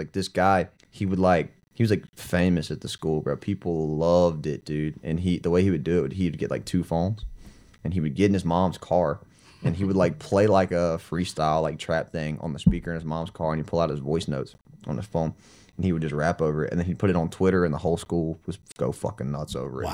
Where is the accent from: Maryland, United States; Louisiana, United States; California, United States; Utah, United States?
Louisiana, United States; Baton Rouge; born there; I was born in Baton Rouge, but we live outside of Baton Rouge.